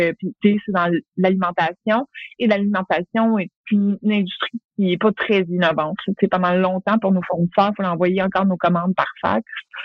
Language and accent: French; Longueuil, Quebec, Canada; je viens de Longueuil, une petite maison bien ordinaire.